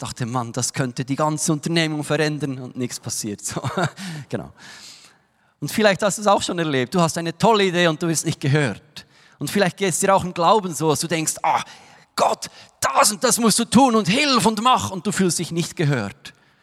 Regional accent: Switzerland; Wir haben oft als Schweizer und als Europäer auch kaum Zugang zu diesem Thema

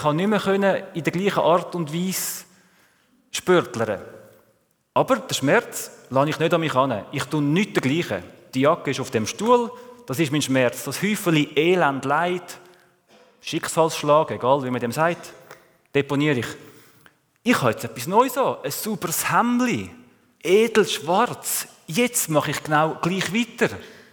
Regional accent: Switzerland; ich bin Schweizer, ich kann ohne Problem Zürichdeutsch, kein Problem, oder?

